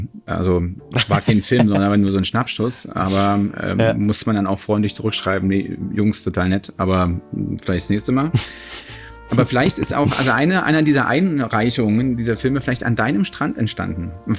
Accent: Hamburg, Germany; also meine Heimatstadt Hamburg, mehrfach gedreht

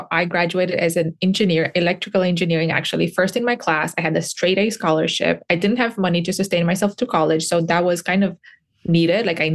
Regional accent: Romania; I was born and raised in Romania, which back then was a third world country.

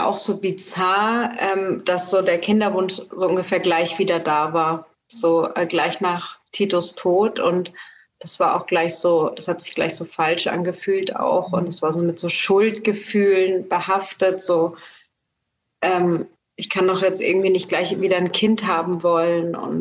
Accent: Munich, Bavaria, Germany; moved away as an adult; ich bin Münchner Kindl durch und durch

